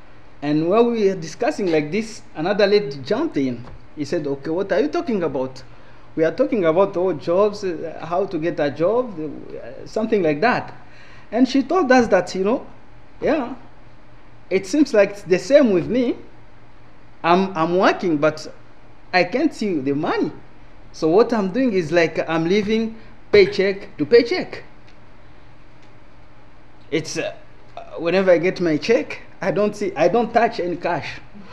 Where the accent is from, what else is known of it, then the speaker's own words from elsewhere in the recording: DR Congo; now in Canada; originally I'm from Democratic Republic of Congo, country that has been at war since 1996